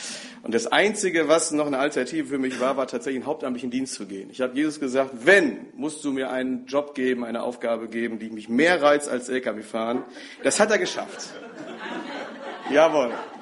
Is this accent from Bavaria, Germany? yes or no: no; North Rhine-Westphalia, Germany; Ich komme aus dem Ruhrgebiet.